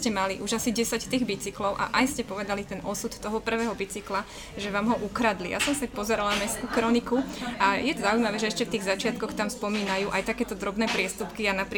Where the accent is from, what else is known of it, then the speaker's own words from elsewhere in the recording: Piešťany, Trnava Region, Slovakia; Vieme sa tým hrdiť, že naozaj my sme z Piešťan, my sme cyklisti, my sa môžeme voziť po ceste